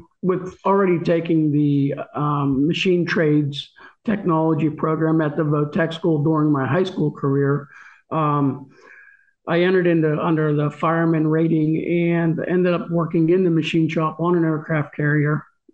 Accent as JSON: {"language": "English", "town": "Manor", "region": "Pennsylvania", "country": "United States", "tie": "born or raised there", "said": "I am a resident of Westmoreland County. I currently reside in New Stanton. I grew up in Manor"}